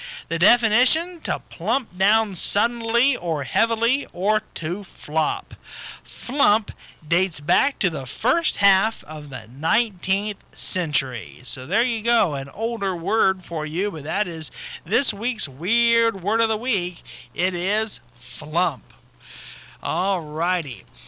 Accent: Waldo, United States; So that was going on down in my hometown of Waldo.

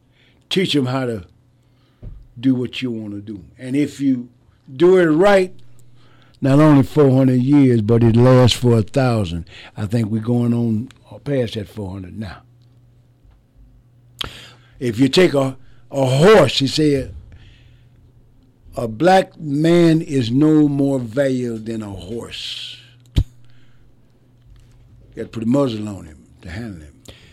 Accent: Waterloo, Iowa, United States; I'm from Waterloo, Iowa. I mean, my best friend was white. I never knew color till I come to the South.

